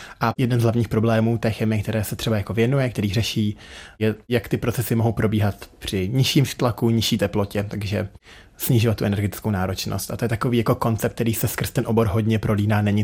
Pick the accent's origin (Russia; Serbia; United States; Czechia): Czechia; Ústí nad Labem Region; já pocházím od Ústí nad Labem, z Ústeckého kraje, který je známý svým chemickým průmyslem, takže od malička jsem to hodně vnímal